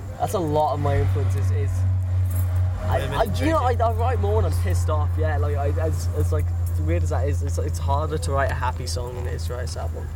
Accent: England, United Kingdom; I mean, I grew up in England during the … … wars.

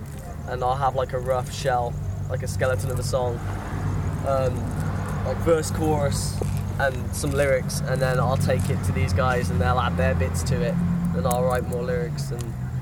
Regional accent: England, United Kingdom; I mean, I grew up in England during the … … wars.

